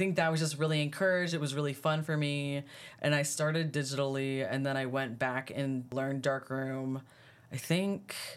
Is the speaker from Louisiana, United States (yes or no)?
no; Arlington, Virginia, United States; I'm originally from the DC metropolitan area. I'm from Arlington, Virginia, and I went to school in Richmond, Virginia.